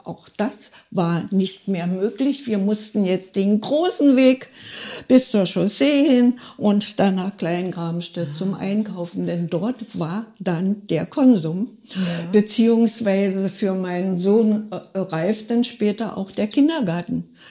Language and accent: German; Groß-Grabenstedt, Germany; Groß-Grabenstedt ist meine Heimat, ja.